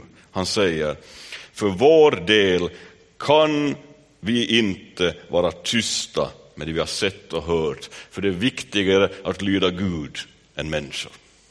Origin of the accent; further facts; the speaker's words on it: Vaasa, Ostrobothnia, Finland; Jag var själv i sovrummet där hemma i Sundom.